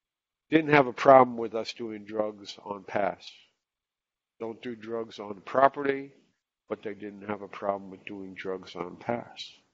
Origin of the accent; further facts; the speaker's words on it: Florida, United States; also born or lived in New Jersey / Connecticut; I am from Florida. I have lived up and down. I've lived all over the country that I come from, but from Florida, wound up in Jersey, then wound up in Connecticut